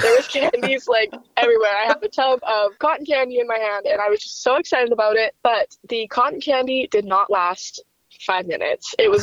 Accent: Millet, Alberta, Canada; Yeah, so I'm from the Millet area. I grew up in a pretty small town.

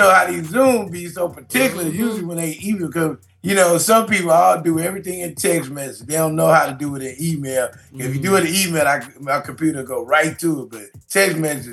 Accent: St. Louis, Missouri, United States; Man, I love KC. You know I'm from St. Louis.

